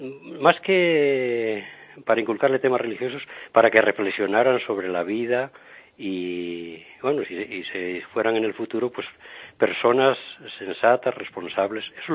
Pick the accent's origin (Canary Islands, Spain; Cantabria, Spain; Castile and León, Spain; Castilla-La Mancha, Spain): Castile and León, Spain; hubiera sido un labrador o un ganadero, al estilo de los de mi tierra, que soy de Aliste.